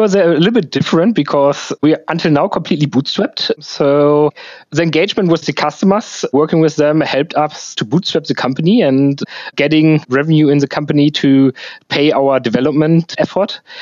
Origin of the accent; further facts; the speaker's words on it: Germany; As I'm from Germany, it's quite